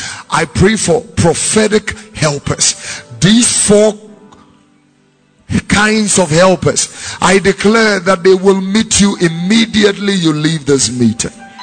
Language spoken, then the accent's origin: English; Abeka, Greater Accra, Ghana; also born or lived in Tesano, Ghana; I was born in Tesano. I grew up in Fadama and Abeka. I have been a Muslim before.